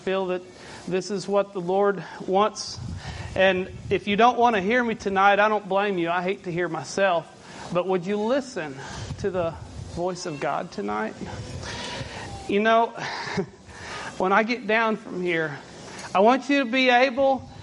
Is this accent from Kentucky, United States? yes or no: yes; Kentucky, United States; from Central Kentucky. Go to the Junction City congregation.